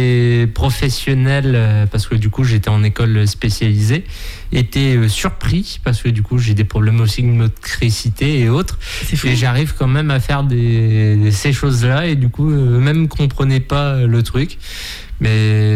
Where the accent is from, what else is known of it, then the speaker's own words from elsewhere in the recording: Nantes, Pays de la Loire, France; Je viens de la région nantaise, du coup, autour de Nantes.